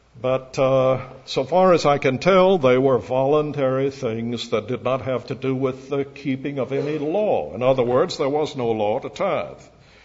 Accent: Charleston, South Carolina, United States; the church in which I grew up in Charleston, the First Presbyterian Church, the Old Scots Presbyterian Church, they call it

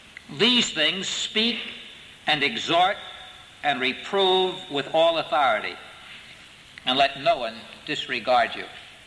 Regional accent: New York City, New York, United States; For when I was a boy growing up in New York City, sitting in the peanut gallery of the Yankee Stadium

